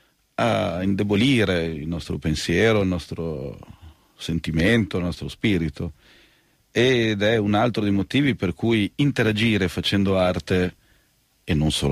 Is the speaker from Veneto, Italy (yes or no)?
yes; Padua, Veneto, Italy; now in Milan, Italy; Io vivo a Milano, ma sono di Padova.